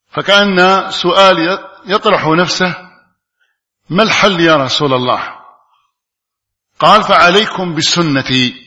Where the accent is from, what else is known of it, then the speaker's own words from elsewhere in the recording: Algeria; مباركة على بلادنا الجزائر وعلى أبنائها